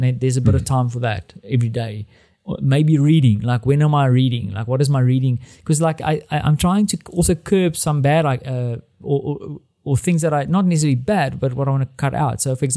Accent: South Africa; now in Warsaw, Poland; I'm a South African meat eater.

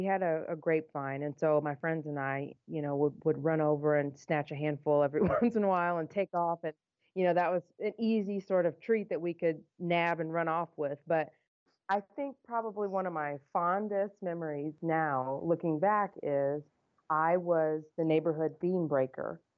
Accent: Georgetown, Illinois, United States; now in Danville, United States; Correct. I grew up in Georgetown.

